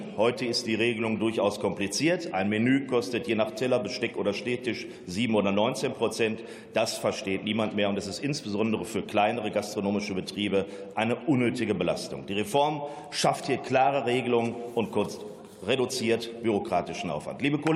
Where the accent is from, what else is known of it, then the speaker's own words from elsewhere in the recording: Essen, North Rhine-Westphalia, Germany; Ich komme aus der Stadt Essen